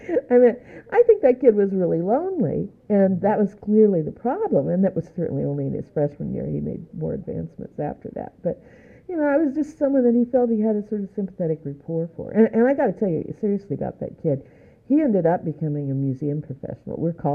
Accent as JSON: {"language": "English", "region": "Midwest", "country": "United States", "tie": "born or raised there", "said": "You know, I grew up in the Midwest, but I found out when you came to the South, no matter where you were from, you were Yankee if you weren't from the South."}